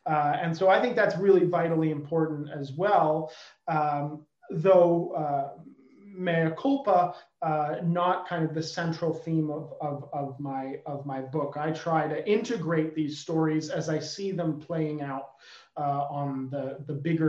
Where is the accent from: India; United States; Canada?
Canada; As a Canadian, I can't help but toot the Canadian horn.